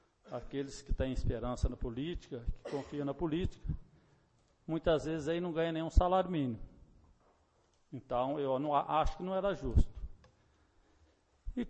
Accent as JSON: {"language": "Portuguese", "town": "Muzambinho", "region": "Minas Gerais", "country": "Brazil", "tie": "born or raised there", "said": "E eu sou 100% muzambiense, nascido, criado aqui, nunca saí de Muzambim."}